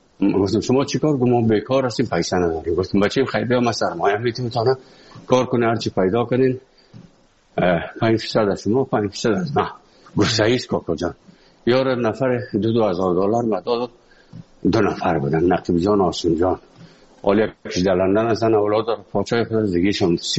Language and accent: Persian; Afghanistan; moved away; از افغانستان برامدیم آمدیم سه مسکو 4 سال مسکو به بسا سختی وردم شد